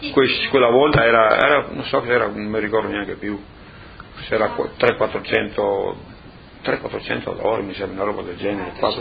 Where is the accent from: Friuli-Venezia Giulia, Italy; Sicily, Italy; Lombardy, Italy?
Friuli-Venezia Giulia, Italy; Cordovado; born there; sono nato a Cordovado, provincia di Udine. Il primo dicembre